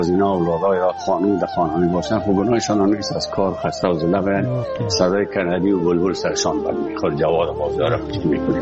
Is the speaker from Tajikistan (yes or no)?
no; Afghanistan; moved away; وقتی که من از افغانستان بر آمدم